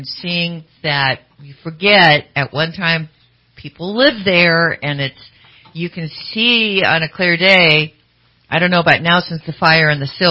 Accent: Sacramento, California, United States; We'd drive just to the Nut Tree to go have brunch, you know, because I grew up in Sacramento.

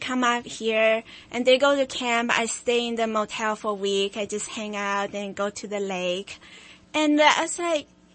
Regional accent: Shanghai, China; English is a second language; moved away; I grew up in Shanghai, China, which is mega city. So this fantasy of mine being a farmer.

